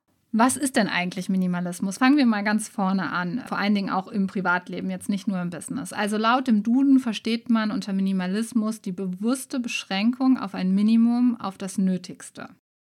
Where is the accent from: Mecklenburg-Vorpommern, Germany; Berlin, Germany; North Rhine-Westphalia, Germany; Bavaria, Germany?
North Rhine-Westphalia, Germany; dass ich meine wunderschöne Maisonette-Wohnung in Köln letztes Jahr abgegeben habe. Ich habe jetzt noch eine kleine Homebase in der Nähe von Düsseldorf, in meinem Heimatort